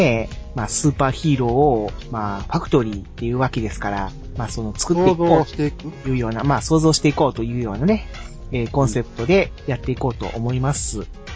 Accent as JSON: {"language": "Japanese", "town": "Kobe", "region": "Hyogo", "country": "Japan", "said": "このパーソナリティ二人は神戸出身なので、"}